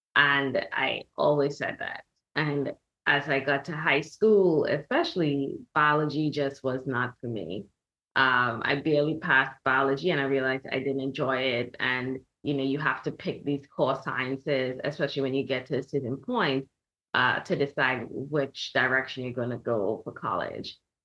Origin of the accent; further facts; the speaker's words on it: Trinidad & Tobago; I grew up in Trinidad and Tobago, so very much child of the island, loved it. And I grew up in a huge family.